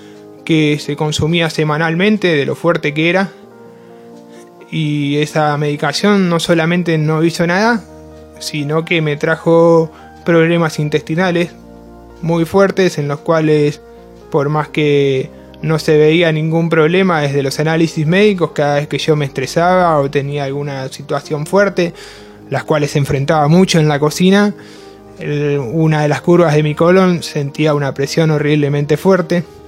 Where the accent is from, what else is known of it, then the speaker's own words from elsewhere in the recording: Luján, Buenos Aires Province, Argentina; tengo 26 años, soy de Luján